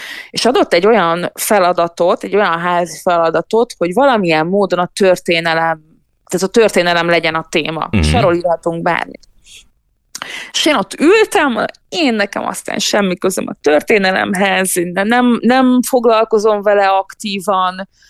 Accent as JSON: {"language": "Hungarian", "country": "Hungary", "tie": "born there", "said": "Édesapám algériai, egészen fiatalon, 17 évesen jött Magyarországra, és én már itt születtem. És nem is tanultam meg gyerekkoromban arabul, se algírul"}